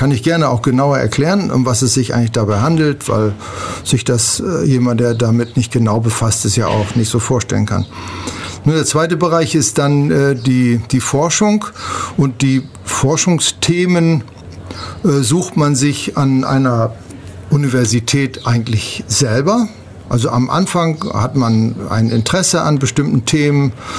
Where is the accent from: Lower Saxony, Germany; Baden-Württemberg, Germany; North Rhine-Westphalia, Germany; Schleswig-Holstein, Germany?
Lower Saxony, Germany; Ja, wie man gleich an meiner Sprache auch hört, ich bin kein Schwabe und auch kein Süddeutscher, sondern ich komme sozusagen aus der nördlichen Ecke. Ich komme aus der Nähe von Bremerhaven. In meiner Vita schreibe ich immer geboren an der Nordsee